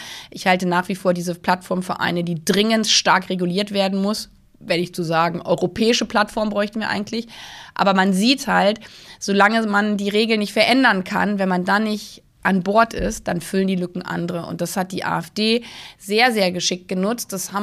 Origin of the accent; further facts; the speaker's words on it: East Germany, Germany; gerade in Ostdeutschland, wo ich herkomme